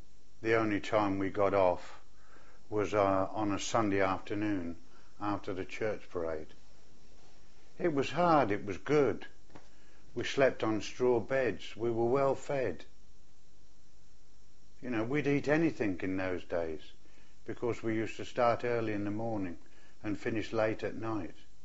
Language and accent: English; Coventry, West Midlands, United Kingdom; I come from Coventry.